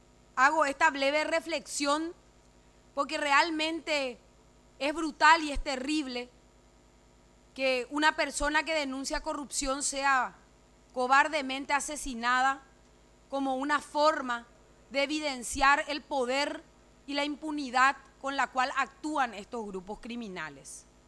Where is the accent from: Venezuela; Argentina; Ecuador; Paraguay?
Paraguay; Estoy segura que somos más los paraguayos que anhelamos un país mejor y más seguro.